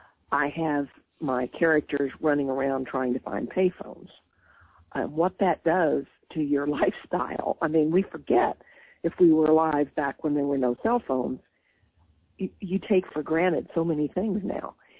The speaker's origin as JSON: {"language": "English", "region": "Kansas", "country": "United States", "tie": "born or raised there", "said": "well, I grew up in Kansas, so I think that Kansas and Iowa are, you know, kind of birds of a feather."}